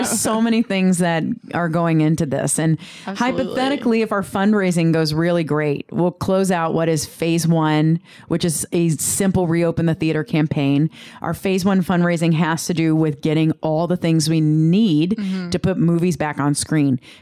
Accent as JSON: {"language": "English", "region": "Texas", "country": "United States", "lives_now": "Cincinnati, United States", "said": "I'm from Texas."}